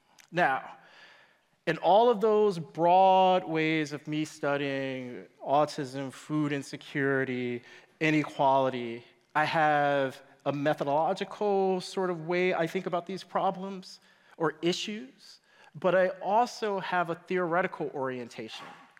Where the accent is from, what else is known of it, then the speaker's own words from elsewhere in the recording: Detroit, Michigan, United States; this is the neighborhood where I grew up in Detroit. You can still see this on a map if you Google 8499 Lyford Street. This neighborhood doesn't exist anymore.